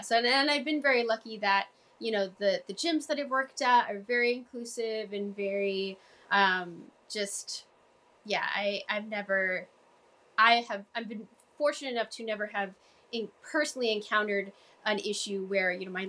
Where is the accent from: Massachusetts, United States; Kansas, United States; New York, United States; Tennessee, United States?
Massachusetts, United States; Boston; accent: Boston; Like, just to be able to show Jackie, like, this is where I grew up, you know? Have my Boston accent come out all over again.